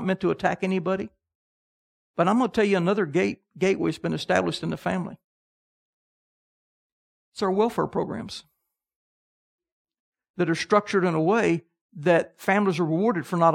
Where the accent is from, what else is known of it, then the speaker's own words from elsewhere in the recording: Huntsville, Alabama, United States; When I grew up in Huntsville, Alabama during the middle of the space race.